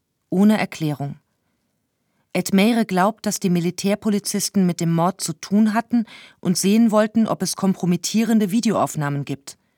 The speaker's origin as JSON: {"language": "German", "country": "Brazil", "tie": "born or raised there", "said": "dass ich fließend Portugiesisch spreche. Ich bin in Brasilien aufgewachsen und lebe zeitweise in Rio."}